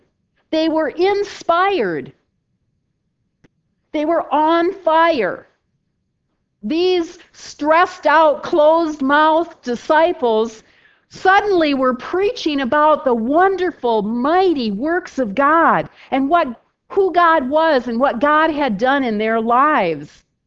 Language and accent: English; South Dakota, United States; accent: South Dakota; I could pull out my South Dakota accent a little bit